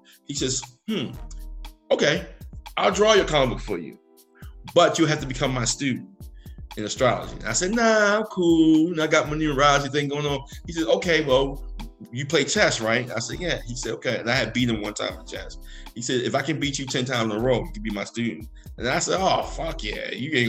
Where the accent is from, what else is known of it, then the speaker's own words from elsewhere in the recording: Baltimore, Maryland, United States; because of my background, how I grew up in Baltimore, I was very skeptical of him